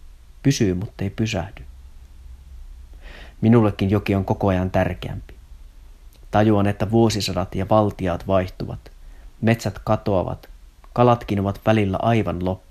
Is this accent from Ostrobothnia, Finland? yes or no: no; Tornio, Lapland, Finland; now in Sweden; Minut kasvatettiin lapsuuteni Torniossa rajattomaan rajaan.